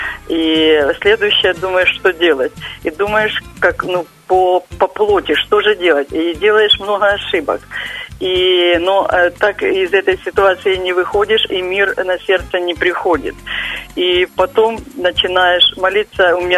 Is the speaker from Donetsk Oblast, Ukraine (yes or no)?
no; Kharkiv Oblast, Ukraine; я из Харьковской области.